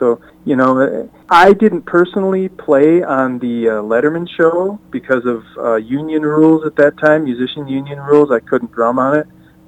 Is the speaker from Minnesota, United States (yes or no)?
yes; Austin, Minnesota, United States; my hometown of Austin